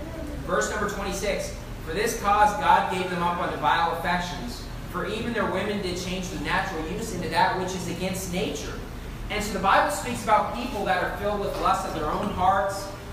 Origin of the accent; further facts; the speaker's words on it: West Virginia, United States; now in California, United States; And look, I grew up in West Virginia. And in West Virginia, look, it's a really old country area.